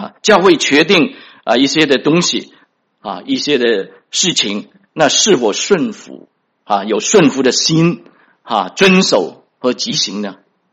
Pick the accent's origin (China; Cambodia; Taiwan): China; moved away as an adult; now in United States; 大家大概也知道我是在国内长大的我20岁来美国